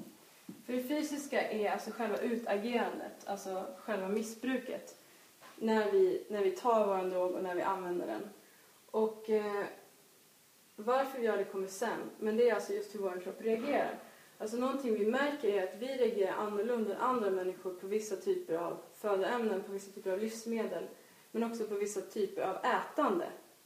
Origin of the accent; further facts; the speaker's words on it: Stockholm, Stockholm County, Sweden; Jag är från Stockholm och har hittat min hemmagrupp och min abstinens där.